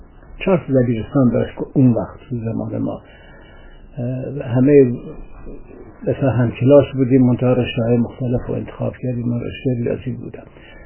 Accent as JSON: {"language": "Persian", "town": "Sanandaj", "region": "Kurdistan", "country": "Iran", "tie": "born or raised there", "said": "متولد سال 1327 و در سنندج به دنیا آمدم. تشکیلات ابتدایی و متوسط رو در سنندج گذراندم."}